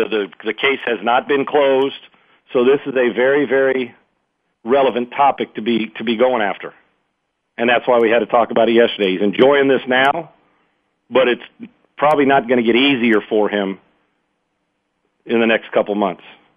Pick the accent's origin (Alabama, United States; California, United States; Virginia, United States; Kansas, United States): California, United States; San Diego; And I grew up in San Diego